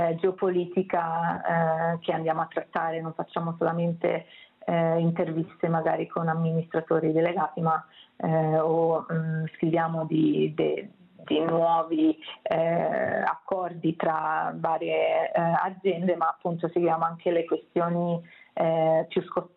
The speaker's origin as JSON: {"language": "Italian", "town": "Milan", "region": "Lombardy", "country": "Italy", "also_born_or_lived": "Amsterdam / Copenhagen / Brussels", "moved": "yes", "lives_now": "Oslo, Norway", "said": "io mi ritengo molto fortunata di essere qui a Oslo al momento. Io ho vissuto, io vengo da Milano, ho vissuto a Amsterdam, ho vissuto a Copenaghen e a Bruxelles"}